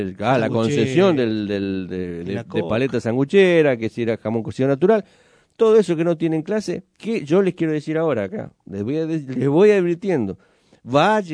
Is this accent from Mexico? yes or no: no; Argentina; si yo hay algo que me siento orgulloso como argentino